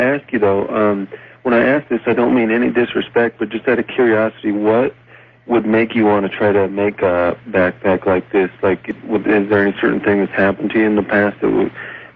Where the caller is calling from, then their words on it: Denver, Colorado, United States; I'm calling from Denver, Colorado.